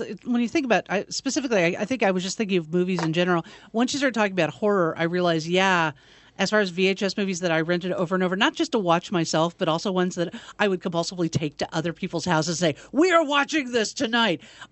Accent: Manhattan Beach, California, United States; the weird thing of my hometown video store was the one that Quentin Tarantino worked in.

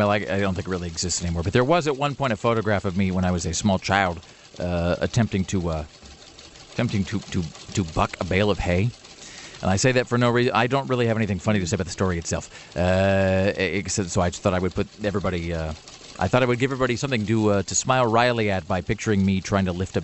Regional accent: Washington, United States; I'm from Washington, and I don't know where that is.

